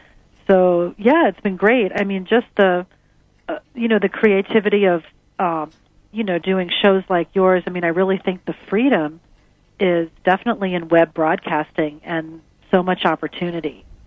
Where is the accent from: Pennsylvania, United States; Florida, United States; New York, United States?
Florida, United States; now in San Diego, United States; I'm from South Florida originally.